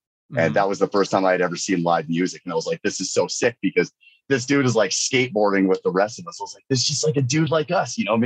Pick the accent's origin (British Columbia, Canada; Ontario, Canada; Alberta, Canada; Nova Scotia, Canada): British Columbia, Canada; I grew up in Northern BC, man. We didn't have much.